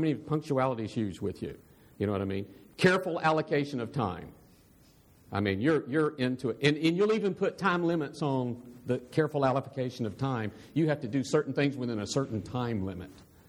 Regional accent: United States; It's like, I'm an American.

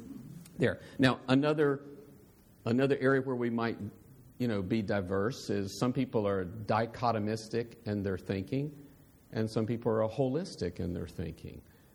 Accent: United States; It's like, I'm an American.

